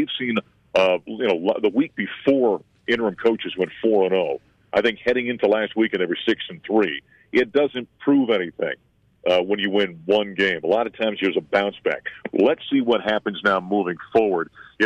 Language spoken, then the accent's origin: English; North Dakota, United States; I was just on a show in my home state in North Dakota, back in Fargo, North Dakota, here about an hour ago.